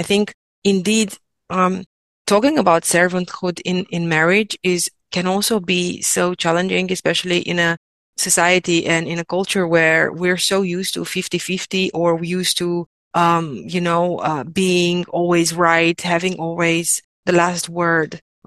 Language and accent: English; Romania; in the church where I grew up in Romania